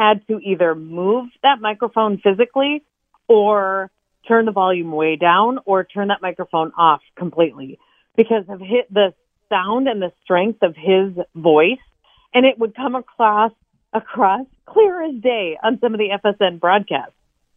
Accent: North Dakota, United States; And I grew up in North Dakota

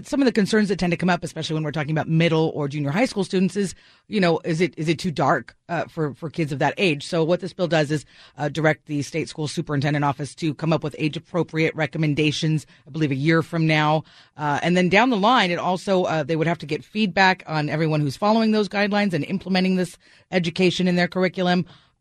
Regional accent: California, United States; I grew up in California, but I know I had it in sixth grade.

